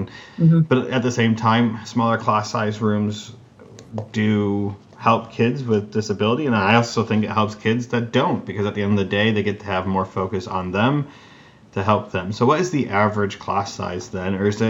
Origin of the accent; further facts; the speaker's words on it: New York, United States; I grew up in New York State, and I'm very thankful for that because of the programs they have set aside with kids that have learning disabilities